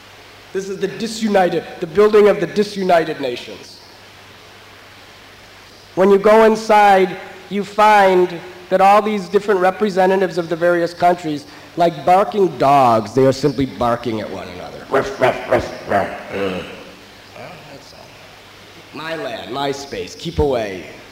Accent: United States; I am from the United States of America.

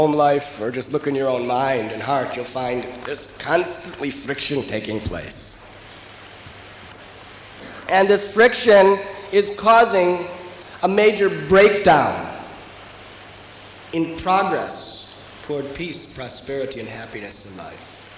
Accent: United States; I am from the United States of America.

